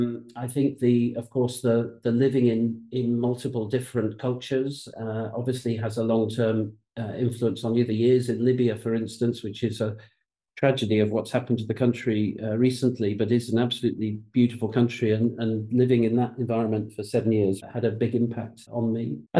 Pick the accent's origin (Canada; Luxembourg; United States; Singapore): Singapore; born there; also born or lived in Cyprus / New Zealand; So, yeah, I was born in Singapore, and then we had an iterant life. I'm the youngest of six children in the family, and we lived in Singapore and we lived in Cyprus for a while. We emigrated to New Zealand.